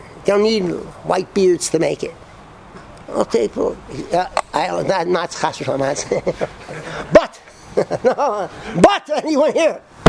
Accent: Connecticut, United States; born there; But when I was born in Connecticut.

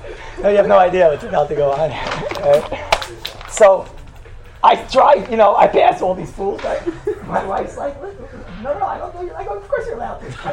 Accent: New York, United States; No, sorry, man, I'm from New York.

